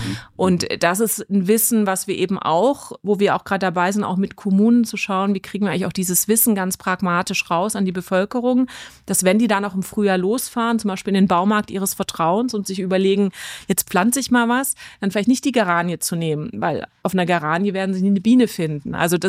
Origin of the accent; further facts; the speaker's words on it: Stuttgart, Baden-Württemberg, Germany; ich komme aus Stuttgart.